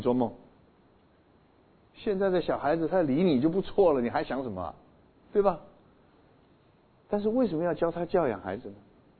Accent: China

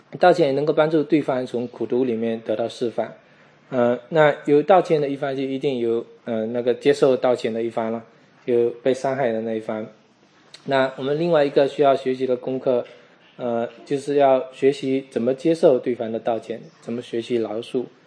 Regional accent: China; 我们中国人不太喜欢说这个

